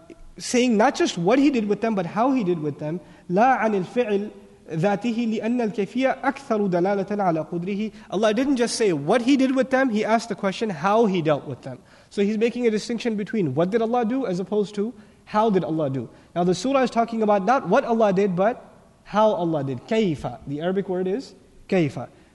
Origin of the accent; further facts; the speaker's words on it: New York, United States; I come from New York. Our masjids are very small, right?